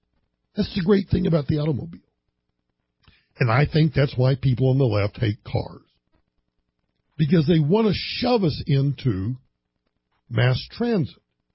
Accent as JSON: {"language": "English", "region": "Oklahoma", "country": "United States", "tie": "born or raised there", "lives_now": "Denver, United States", "said": "But where I grew up in the Oklahoma Panhandle, and cars were a necessity. There's no public transportation."}